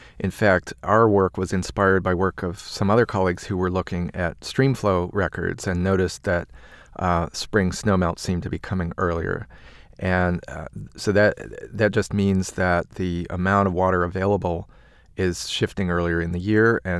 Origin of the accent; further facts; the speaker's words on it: Corvallis, Oregon, United States; outside of my hometown, Corvallis, Oregon